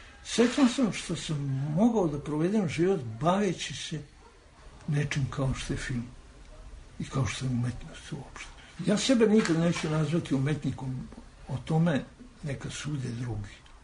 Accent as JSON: {"language": "Serbian", "country": "Serbia", "said": "Srbija jeste moj uži zavičaj, ali ja nikad ne bih sebe reducirao, pa rekao ja sam Srbi, samo Srbi. Jesam ja i Srbi, ali ja sam Jugosloven."}